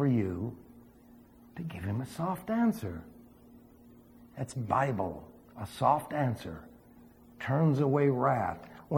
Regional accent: New York, United States; Remember, I was raised in New York.

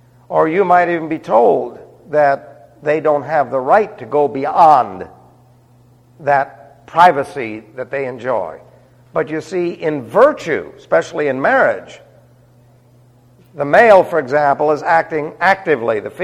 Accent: New York City, New York, United States; Well, I wasn't raised in the American way of life. Do you understand? I was raised in New York City.

